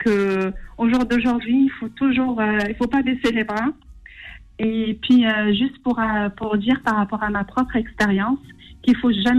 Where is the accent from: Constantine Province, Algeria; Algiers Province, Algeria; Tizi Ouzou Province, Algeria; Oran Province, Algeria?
Algiers Province, Algeria; Algiers; moi, je viens de l'Algérie. Oui. Je suis une Algéroise.